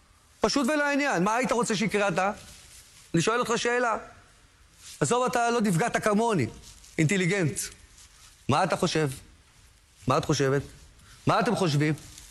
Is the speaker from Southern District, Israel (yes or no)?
no; Kiryat Ono, Central District, Israel; אנחנו, כעיקרון אנחנו מקריית אונו